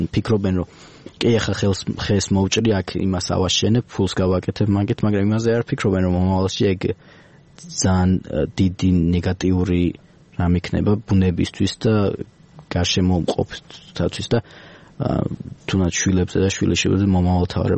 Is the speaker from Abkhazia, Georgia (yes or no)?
no; Tbilisi, Georgia; born there; მაგრამ მე რაც ცხოვრობ, მე რაც დავიბადე, დიდად მწვანე არ იყო და ეხა საერთოდ არ ვიცი რა ემსგავსება თბილისი ამდენი ხეების მოჭრით